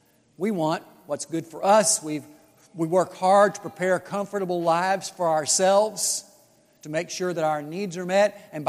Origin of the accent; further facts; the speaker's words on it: Missouri, United States; I'm from Missouri, sorry. Those of you who know, you've driven by, nothing much to brag about.